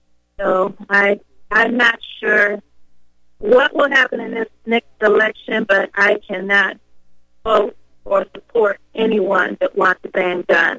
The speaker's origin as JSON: {"language": "English", "town": "Chicago", "region": "Illinois", "country": "United States", "tie": "born or raised there", "said": "Well, I grew up in Chicago, and I do know how to use a weapon, and that's only because I'm a veteran."}